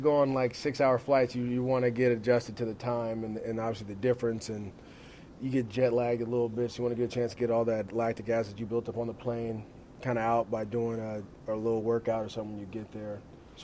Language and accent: English; Oakland, California, United States; I know a lot of people, I'm from Oakland, so or around Oakland, so that's nice.